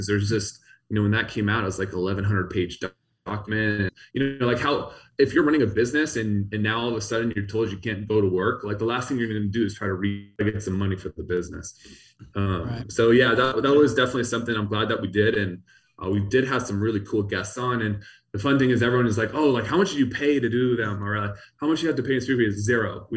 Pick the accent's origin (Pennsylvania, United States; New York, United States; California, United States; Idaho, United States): California, United States; I grew up you know, my dad was in tech, and so I kind of grew up around in tech in the Bay Area.